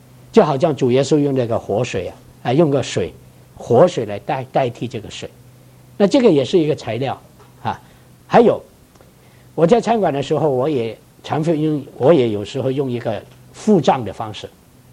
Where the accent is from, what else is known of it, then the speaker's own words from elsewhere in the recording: Guangdong, China; 我们广东人就很喜欢特别注意这个吃的啊，